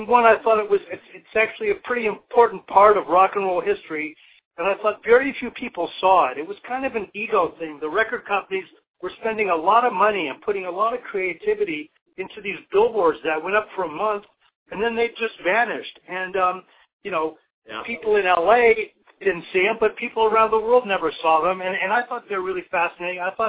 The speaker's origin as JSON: {"language": "English", "town": "Los Angeles", "region": "California", "country": "United States", "tie": "born or raised there", "said": "it was really kind of my childhood growing up around the Sunset Strip in Los Angeles in those years."}